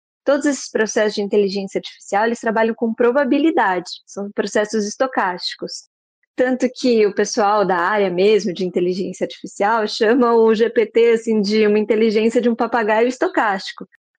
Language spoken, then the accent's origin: Portuguese; São Paulo, Brazil; Eu sou aqui do Sudeste mesmo, de São Paulo